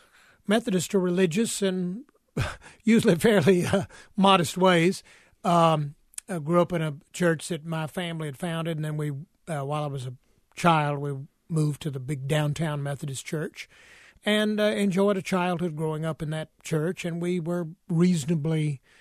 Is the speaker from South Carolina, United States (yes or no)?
yes; South Carolina, United States; My family had been on the same land in South Carolina, about a 2,000-acre farm, since the 1800s, early 1800s. And so I grew up with a great sense of place